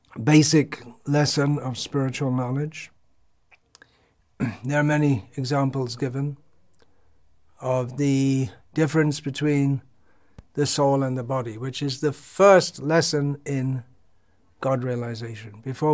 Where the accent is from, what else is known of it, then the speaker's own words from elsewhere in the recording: England, United Kingdom; when I was growing up, when this body was growing up in England, 65 was the retirement age.